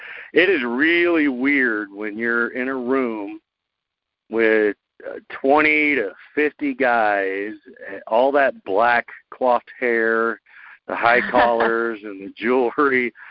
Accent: Colorado, United States; You know, I'm from Colorado.

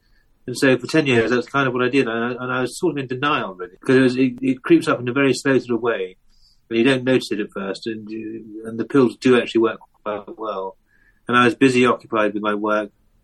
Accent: Amesbury, South West England, United Kingdom; now in Dorset, United Kingdom; Yeah, I grew up in near Amesbury in Wiltshire, but I was at school down here, and I worked down here, and I loved Dorset, so it's very much home from home

